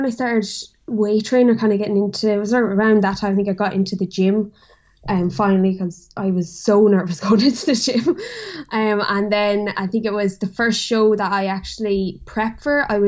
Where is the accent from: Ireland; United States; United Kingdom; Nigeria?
Ireland; Carlow, Leinster; now in Dublin, Ireland; I'm from Carlow, but I've moved up to Dublin to study health and society in DCU.